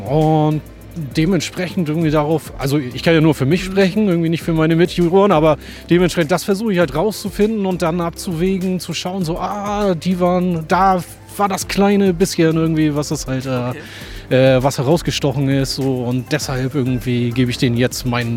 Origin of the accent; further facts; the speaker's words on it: Kiel, Schleswig-Holstein, Germany; ich komme aus Kiel